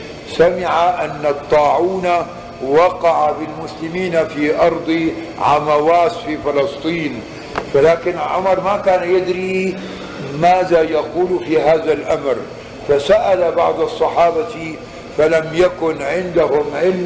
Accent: Syria; عندنا في الشام

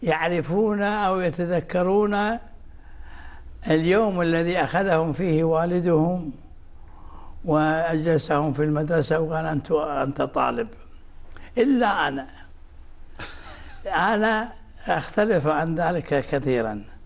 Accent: Kuwait; born there; بس أنا ولدت في الكويت وأخواني ولدنا في الكويت.

